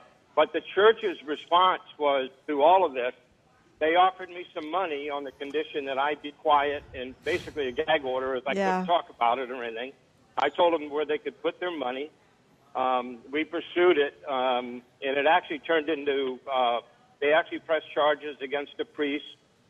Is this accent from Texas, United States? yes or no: no; Rhode Island, United States; I grew up in Rhode Island.